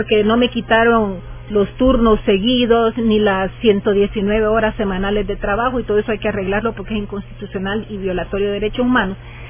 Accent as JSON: {"language": "Spanish", "country": "El Salvador", "said": "porque yo soy salvadoreño y no puedo ver mis museos."}